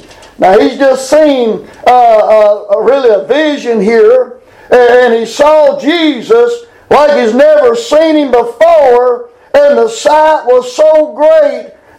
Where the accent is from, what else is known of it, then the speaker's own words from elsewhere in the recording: United States; born there; thank God, I'm glad I was born in America.